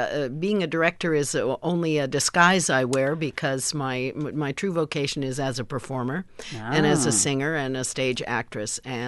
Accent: Portland, Oregon, United States; moved away as an adult; also born or lived in Coquille / New York; I'm a native Oregonian.

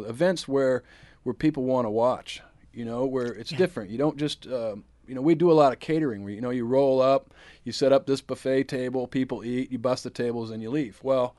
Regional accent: Alaska, United States; My folks moved here. You know, I'm from Alaska, and you know, my mom had that.

